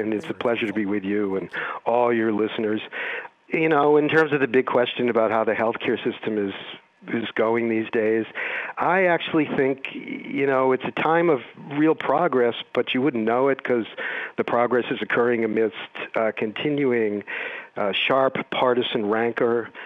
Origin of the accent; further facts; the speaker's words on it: Boston, Massachusetts, United States; I am from Boston, even though I'm out here in California now, and spent tons of time in Connecticut